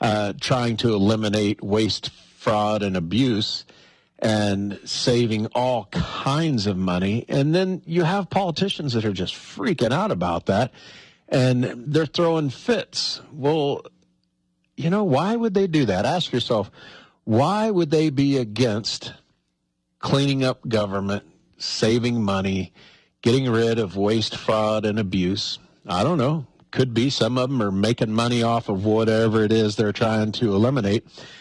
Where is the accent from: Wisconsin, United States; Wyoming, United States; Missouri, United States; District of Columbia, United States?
Wyoming, United States; I spend a heck of a lot of more money in Montana than I do in my home state of Wyoming.